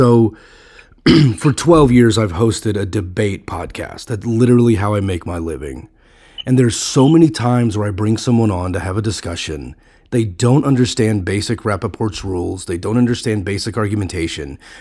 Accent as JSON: {"language": "English", "region": "Texas", "country": "United States", "tie": "born or raised there", "said": "I grew up in Texas, and I was taught exactly what he's saying."}